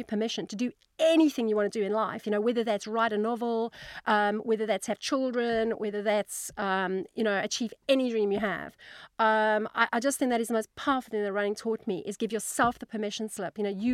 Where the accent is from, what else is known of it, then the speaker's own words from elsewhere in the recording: South Africa; As I'm South African